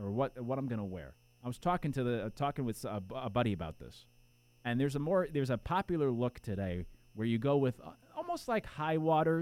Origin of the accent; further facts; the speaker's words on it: Connecticut, United States; I mean, I grew up in Connecticut. It may not be as hot as South Carolina, but it gets just, I mean, you know, it's still 90 degrees and humid usually in Connecticut by July.